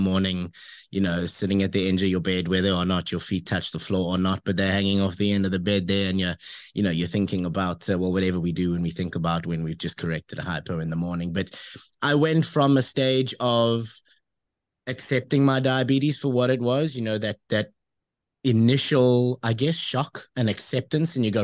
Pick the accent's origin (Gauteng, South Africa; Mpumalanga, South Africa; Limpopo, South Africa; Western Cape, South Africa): Western Cape, South Africa; Cape Town; I'm from Cape Town. I'm from Cape Town, South Africa. I was born here and just never left. I was born in a suburb called Deep Reverts in the southern suburbs.